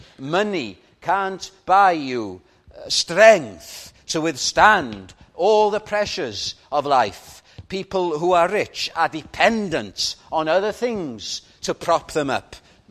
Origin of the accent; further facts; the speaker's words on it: Wales, United Kingdom; when I was growing up in North Wales and going to chapel, there were only a handful of us.